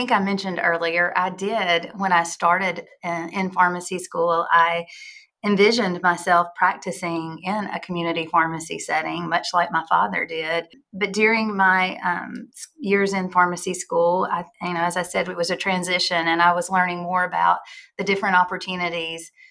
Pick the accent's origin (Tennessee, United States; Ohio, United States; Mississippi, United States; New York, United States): Mississippi, United States; Pontotoc; I grew up in Mississippi, originally from Pontotoc, Mississippi, which is a small town in northeast Mississippi. It's a charming community.